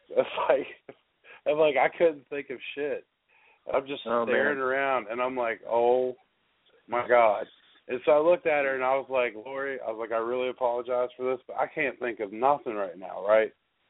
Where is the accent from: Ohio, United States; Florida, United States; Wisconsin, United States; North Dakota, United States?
Ohio, United States; I'm from Ohio, and for some reason there's like this between West Virginia and Ohio